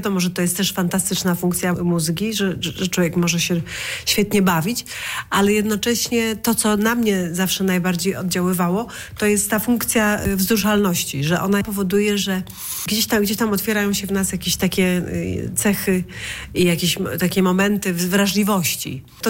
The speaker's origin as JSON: {"language": "Polish", "town": "Szczecin", "region": "West Pomeranian Voivodeship", "country": "Poland", "said": "Ja pochodzę ze Szczecina"}